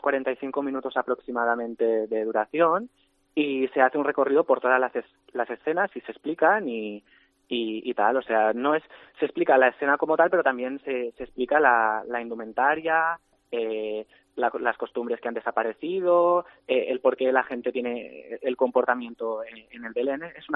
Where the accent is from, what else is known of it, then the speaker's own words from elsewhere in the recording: Balearic Islands, Spain; nuestra cultura, nuestra lengua, nuestra identidad como pueblo mallorquín